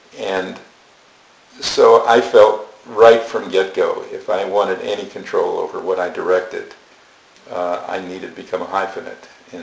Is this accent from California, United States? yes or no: yes; Los Angeles, California, United States; When I grew up in Los Angeles, I had no intention of being in show business.